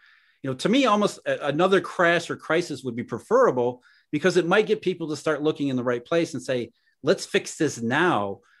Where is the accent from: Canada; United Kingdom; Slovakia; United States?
United States; Rust Belt; And you know, hey, I grew up in the Rust Belt.